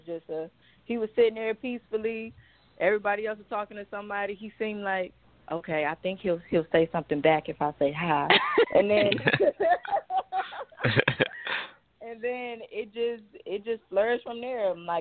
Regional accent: Hampton, Virginia, United States; born there; now in Washington, United States; I am a current resident of the DMV. I was born in Hampton, Virginia, so not too far from here. I'm very familiar with this area.

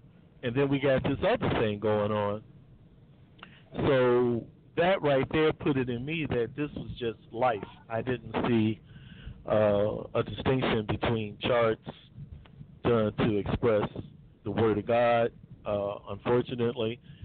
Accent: Chicago, Illinois, United States; My earliest influences man, childhood, I was raised in Chicago by my grandfather.

